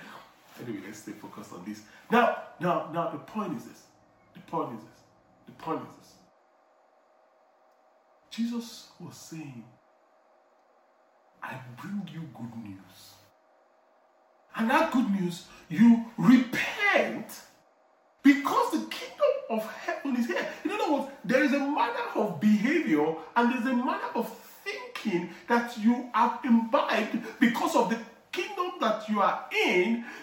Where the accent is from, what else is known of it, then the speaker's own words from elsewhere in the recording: Nigeria; English is a second language; And Nigerians too, we are like that. When we go to any African country, you know, when I go to South Africa, I used to travel a lot for work.